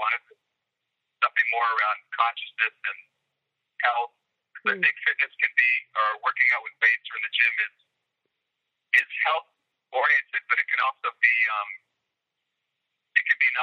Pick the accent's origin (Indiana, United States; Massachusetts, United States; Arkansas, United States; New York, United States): Massachusetts, United States; Boston; And we're a very physical family. I grew up in the Boston area. We all played sports.